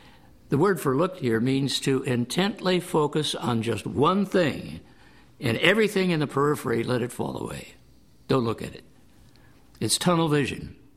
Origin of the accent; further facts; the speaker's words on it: Santa Barbara, California, United States; I think of 2 sisters I grew up with in Santa Barbara.